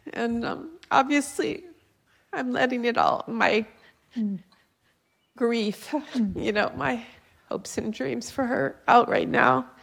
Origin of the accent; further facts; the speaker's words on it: Hawaii, United States; Aloha. I'm visiting from Hawaii.